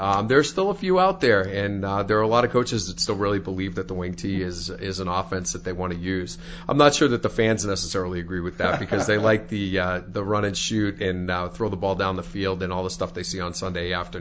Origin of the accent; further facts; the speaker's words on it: Beverly, Massachusetts, United States; I'm originally from Beverly and grew up in black and orange and came to work in Ipswich